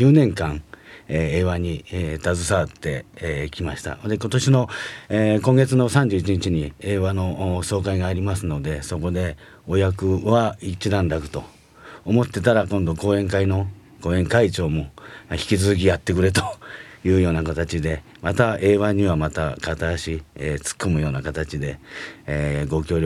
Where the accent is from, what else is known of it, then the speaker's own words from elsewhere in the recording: Shizuoka, Japan; also born or lived in San Antonio, United States; まあ、留学してた時にもやって、また地元静岡へ戻ってきて